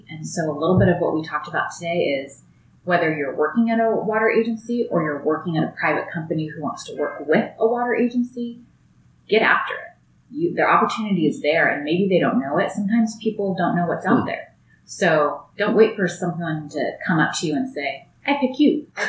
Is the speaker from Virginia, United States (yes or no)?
no; California, United States; You can see, you know, I'm from California, you're from North Carolina.